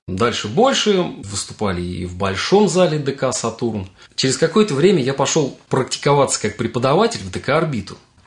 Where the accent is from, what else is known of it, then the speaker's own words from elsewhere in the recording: Ramenskoye, Moscow Oblast, Russia; А дальше потом я из Раменского в плане учебы выехал